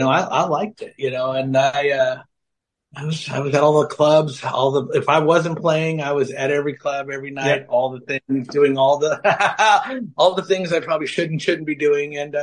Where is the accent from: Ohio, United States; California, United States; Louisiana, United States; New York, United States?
California, United States; Long Beach; also born or lived in Los Angeles; I've relocated from Los Angeles. I grew up in Long Beach, California. Mm-hmm. So LA area.